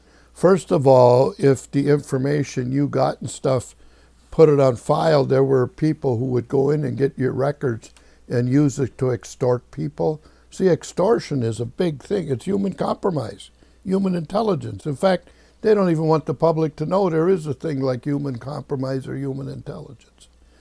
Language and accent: English; Minnesota, United States; the captain knew I was from Minnesota and this area.